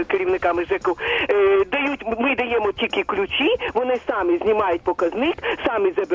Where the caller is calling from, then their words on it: Kyiv, Ukraine; Місто Київ.